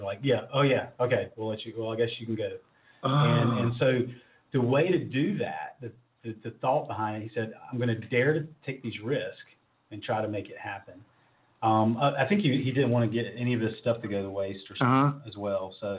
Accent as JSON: {"language": "English", "region": "North Carolina", "country": "United States", "said": "Like I said, I'm from the East Coast of North Carolina, and they would have limits."}